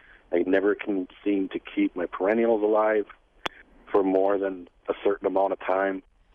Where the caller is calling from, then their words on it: Howards Grove, Wisconsin, United States; I'm from Howard's Grove with an H.